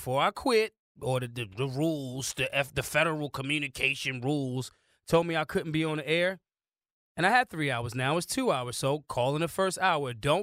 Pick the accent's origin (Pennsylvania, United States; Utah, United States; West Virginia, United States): Pennsylvania, United States; Philadelphia; I'm from Philly. We generally care about very little, you know.